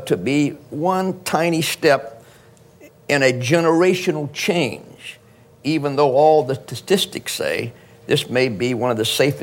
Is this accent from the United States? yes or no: yes; Houston, Texas, United States; I grew up Catholic in Houston, Texas, so I know about gun culture, all about it.